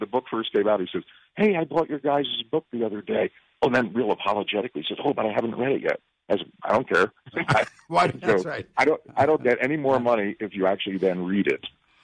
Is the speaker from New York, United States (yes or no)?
yes; New York, United States; I grew up in Long Island, and when he ended up joining, he was recruited out of Florida.